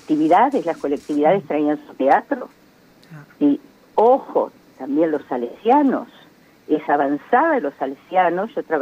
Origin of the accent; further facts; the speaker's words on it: Realicó, La Pampa, Argentina; De aquí, de mi pueblo, de Realicó, sí.